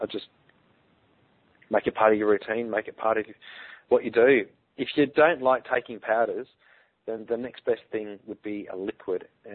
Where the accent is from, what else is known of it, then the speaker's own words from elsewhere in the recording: Balclutha, Otago, New Zealand; We are from Balclutha, the bottom of the South Island, a bit far away for us